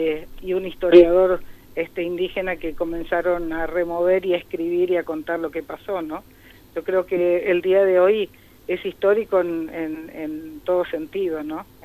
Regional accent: Argentina

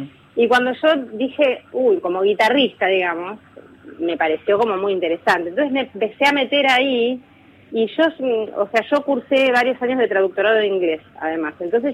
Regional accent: Argentina; se renota que soy argentina tocando, porque hay como una cosa criolla en la forma de pulsar las cuerdas, de cómo las hago vibrar. Yo soy criolla

